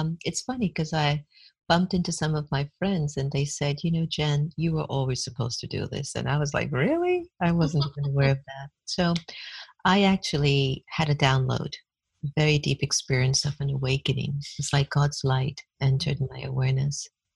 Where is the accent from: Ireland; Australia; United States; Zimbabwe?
United States; Miami, Florida; But prior to that, young, growing up in Miami, father is Indian, mother's African-Jamaican. She's Catholic, he's Hindu.